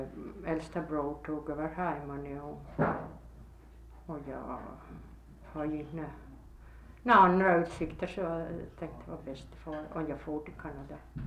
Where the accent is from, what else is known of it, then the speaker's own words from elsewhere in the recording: Närpes, Ostrobothnia, Finland; Vi var 3 flickor från Närpes.